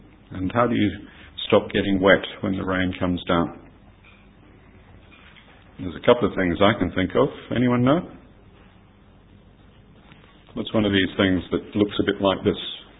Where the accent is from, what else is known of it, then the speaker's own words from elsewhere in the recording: Australia; moved away; I grew up in Australia, when I went back there for the first time